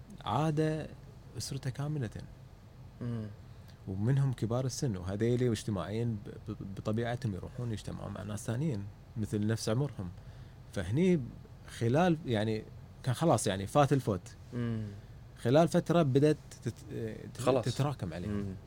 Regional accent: Kuwait

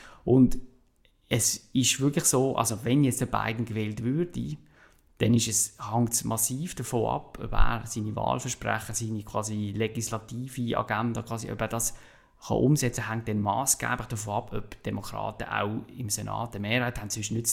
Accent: Switzerland; etwas, was als Schweizer für uns ein bisschen

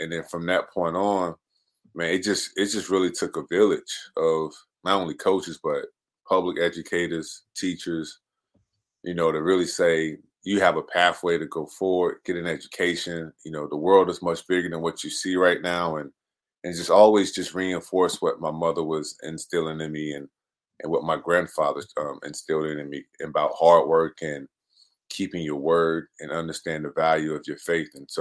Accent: Norfolk, Virginia, United States; I'm from Norfolk, and my mom raised four of us.

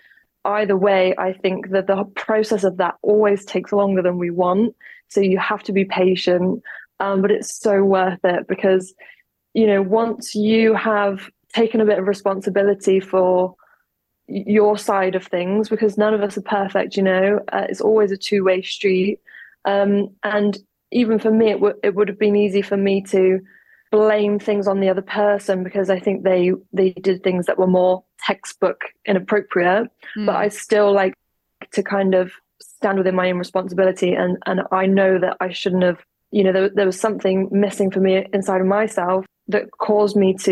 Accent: England, United Kingdom; I'm from England, they could hear a mile off from our accents that we weren't from the same country.

